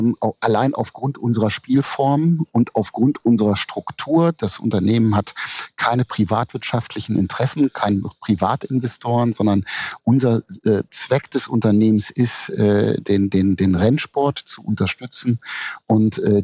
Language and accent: German; Hanover, Lower Saxony, Germany; dann habe ich das als Hannoveraner ja schon schwer